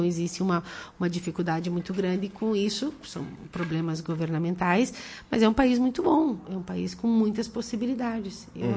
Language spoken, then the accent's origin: Portuguese; Vacaria, Rio Grande do Sul, Brazil; now in Italy; eu adoro morar na Itália, faz 17 anos que eu moro lá, para mim é a minha casa. Eu vou sempre amar a Vacaria, com certeza, porque eu sou de Vacaria, mas a Itália, para mim, é a minha casa.